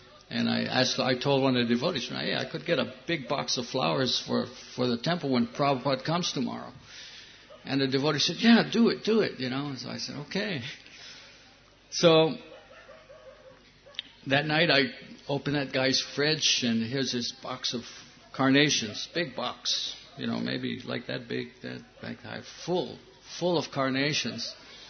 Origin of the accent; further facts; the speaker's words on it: Hawaii, United States; here I'm from Hawaii, you know, in Hawaii people are always like 90% naked, you know, on the beaches, surfing, so forth, you know.